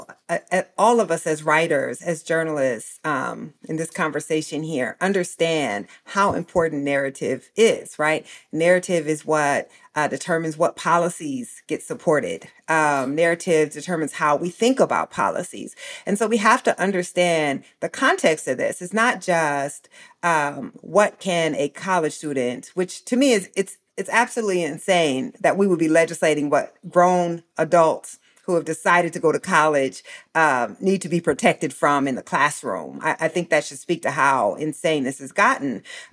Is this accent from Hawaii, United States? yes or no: no; Iowa, United States; my home state of Iowa, mm-hmm, which was known nationally as the crown jewel of education, right? We all grew up taking the Iowa Test of Basic Skills